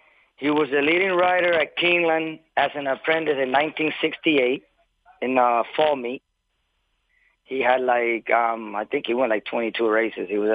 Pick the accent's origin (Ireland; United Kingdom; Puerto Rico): Puerto Rico; San Juan; born there; Yes, well, I was born in San Juan in 1967.